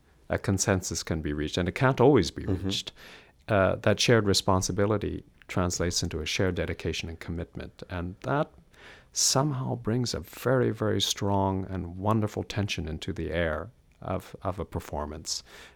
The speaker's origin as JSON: {"language": "English", "region": "California", "country": "United States", "tie": "born or raised there", "said": "Coming from North America, being an American myself, growing up on the West Coast, we in Northern California think that, you know, we've experienced everything"}